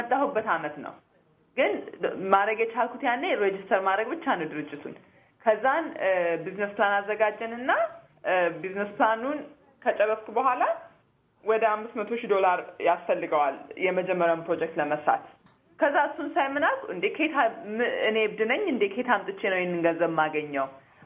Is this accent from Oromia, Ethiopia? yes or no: yes; Adama, Oromia, Ethiopia; እኔ ተወልጄ ያደግኩት ናዝሬት ነው። ያደግንበት ሰፈር አራዳ ሰፈር ይባላል እና ይህ ነው ያየሁት ሳድግ። እዛ ምንድን ነው ከድህነት ጋር የሚገናኙ የሶሲዮ ኢኮኖሚክ ችግሮችን እያየሁት ነው ያደግኩት።